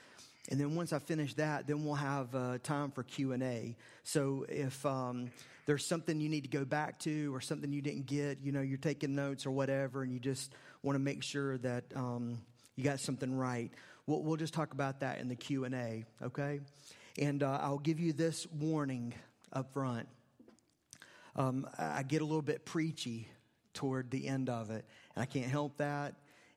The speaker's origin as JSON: {"language": "English", "town": "Charlotte", "region": "North Carolina", "country": "United States", "tie": "born or raised there", "said": "So I grew up in the Carolinas, grew up in Charlotte, West Charlotte, over near the airport, that part of West Charlotte."}